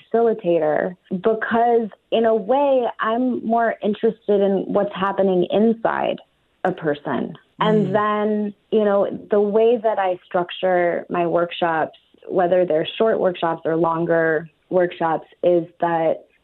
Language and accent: English; New York, United States; My family's predominantly Eastern European Jewish, and I grew up in New York with a lot of cultural mixing.